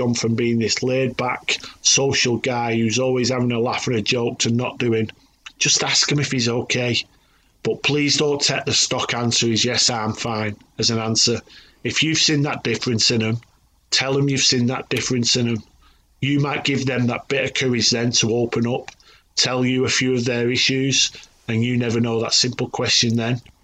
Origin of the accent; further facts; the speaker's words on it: Oldham, North West England, United Kingdom; that suits me down to the ground because I'm from Oldham and I'm tight and talking doesn't cost anything.